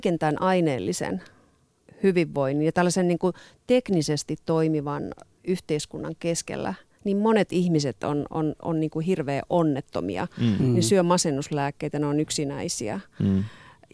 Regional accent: Oulu, North Ostrobothnia, Finland; mä itse olen Oulusta kotoisin.

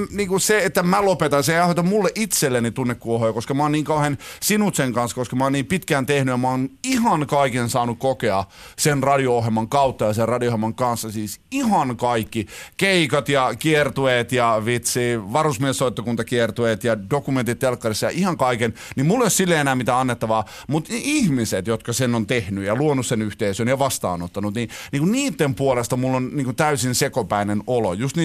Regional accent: Turku, Southwest Finland, Finland; Olen 38-vuotias lukion kuvataiteen opettaja ja olen kotoisin, sotilaspassissa lukee Turku, mä oon pahoillani.

